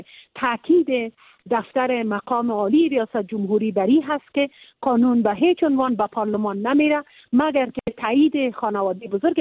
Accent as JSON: {"language": "Persian", "country": "Afghanistan", "said": "به عنوان یک افغان"}